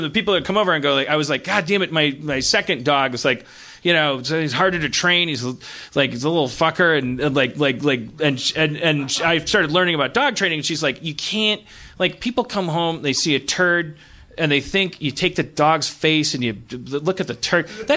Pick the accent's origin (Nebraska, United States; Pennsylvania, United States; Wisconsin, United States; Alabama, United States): Wisconsin, United States; Milwaukee; growing up in Milwaukee